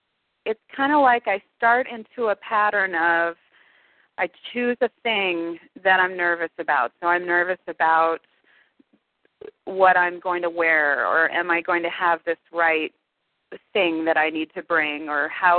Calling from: Ellensburg, Washington, United States; I'm calling from Ellensburg, Washington.

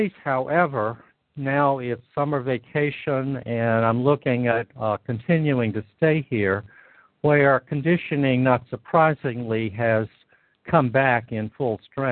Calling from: China; I'm calling you from China.

